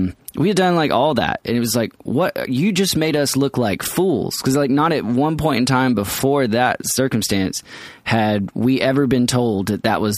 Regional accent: Atlanta, Georgia, United States; And we're from Atlanta.

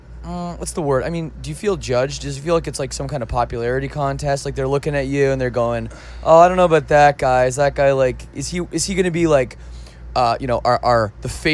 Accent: Canada; I just thought, maybe for me, I'm from Canada.

